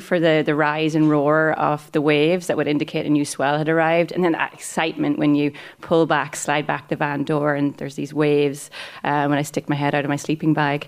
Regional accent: Rossnowlagh, County Donegal, Ireland; You know, I was kind of born and raised in Rosnaula to pioneering surfing parents and … who's an amazing Irish artist as well.

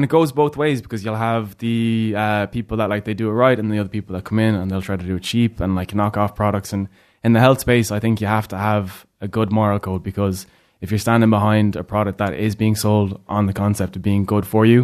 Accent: Ireland; moved away; So when we went over there, we came across our Irishness. And being Irish over in Vancouver comes a great asset.

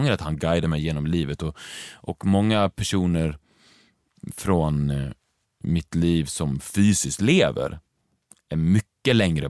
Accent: Borlänge, Dalarna County, Sweden; Och jag är uppvuxen i Borlänge

